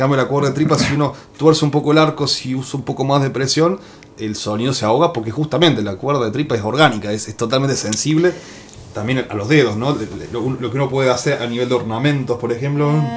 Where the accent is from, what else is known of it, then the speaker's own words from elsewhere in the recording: Villa Allende, Córdoba, Argentina; Bueno, yo nací en Villallende, acá en Sierra Chicas.